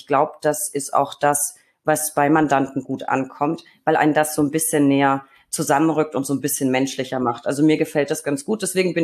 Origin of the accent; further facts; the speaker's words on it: Bavaria, Germany; bei uns in Franken